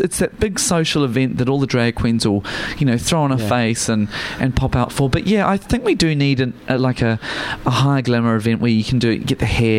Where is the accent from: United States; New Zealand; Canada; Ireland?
New Zealand; accent: New Zealand; I'm from New Zealand. Yeah. I'm the bitch across the ditch.